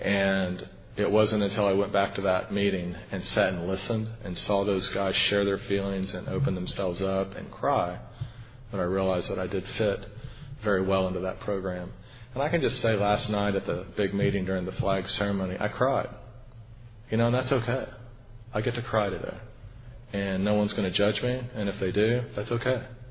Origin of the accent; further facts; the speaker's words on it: Oklahoma City, Oklahoma, United States; I am from Oklahoma City. My home group is the A1 Study Group in Edmond, Oklahoma.